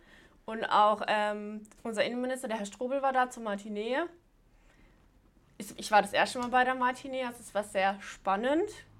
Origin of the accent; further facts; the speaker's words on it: Sasbach, Baden-Württemberg, Germany; Ich bin ja nicht in Bühl aufgewachsen, sondern in Sarsbach, also in Ortschaft neben dran.